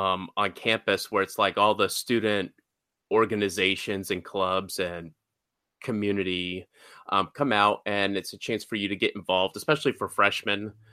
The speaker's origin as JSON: {"language": "English", "region": "Georgia", "country": "United States", "tie": "born or raised there", "said": "I grew up in Georgia for the most part of my life. Grew up in a middle-class family."}